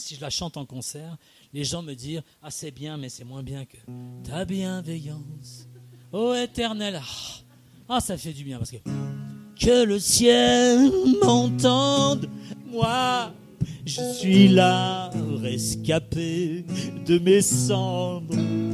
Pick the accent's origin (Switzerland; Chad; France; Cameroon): Switzerland; moi j'ai ça, j'ai grandi en Suisse, donc quand je vais skier à la montagne, redescendre dans la vallée